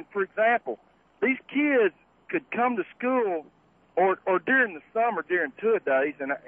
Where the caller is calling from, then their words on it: Dallas, Texas, United States; I'm calling from Dallas, Texas.